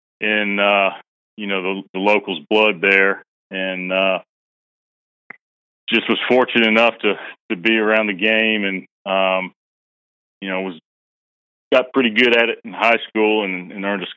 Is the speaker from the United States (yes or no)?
yes; Augusta, Georgia, United States; I was born and raised in Augusta